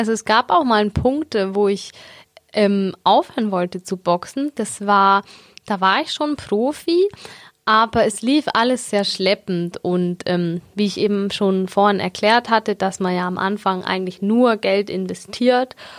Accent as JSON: {"language": "German", "town": "Augsburg", "region": "Bavaria", "country": "Germany", "tie": "born or raised there", "said": "Ja, ich bin gebürtige Augsburgerin. Ich bin auch irgendwie nie hier weggekommen"}